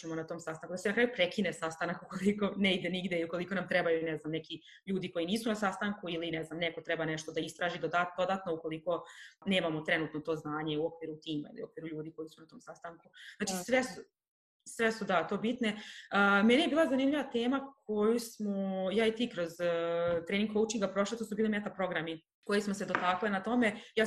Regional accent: Serbia; moved away as an adult; now in Ireland; ja sam prelazak iz Srbije u Irsku

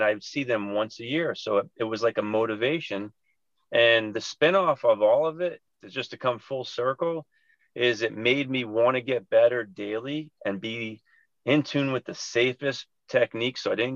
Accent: New Jersey, United States; I'm from New Jersey.

